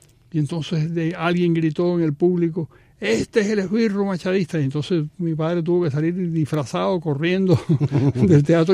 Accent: Havana, Cuba; born there; yo nací en La Habana Vieja, es decir, no creo que fue en una clínica, no en mi casa, pero en mi casa nació mi hermano mayor, pero era en la calle Tejadillos, que es una calle que sale a la catedral.

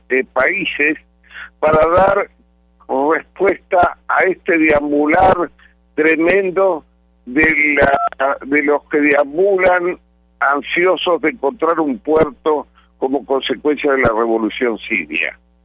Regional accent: Argentina; promueve mi pedido como ciudadano argentino

